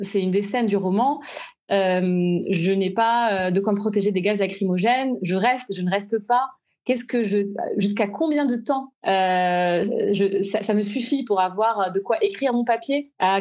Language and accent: French; Morocco; oui, je parle la langue, j'ai grandi au Maroc